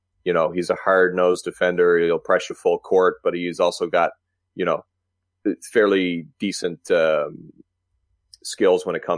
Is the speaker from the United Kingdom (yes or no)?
no; Canada; Well, as a Canadian